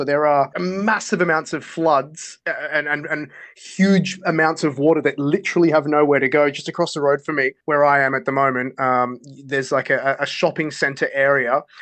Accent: Queensland, Australia; I grew up in Queensland, so you can imagine the tropical thunderstorms that hit up there

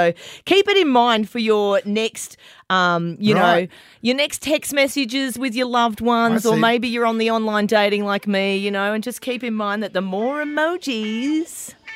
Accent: South Australia, Australia; I grew up in South Australia

